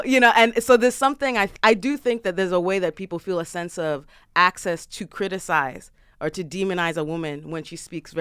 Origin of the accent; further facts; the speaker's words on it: New York City, New York, United States; I'm Kenyan, I grew up in New York City, I'm pansexual, I have no hair.